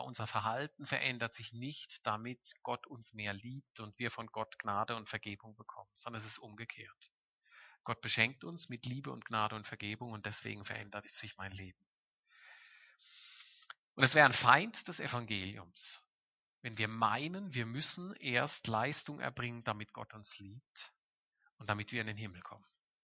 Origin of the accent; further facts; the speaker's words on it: Southern Germany, Germany; Ich komme aus dem Süden Deutschlands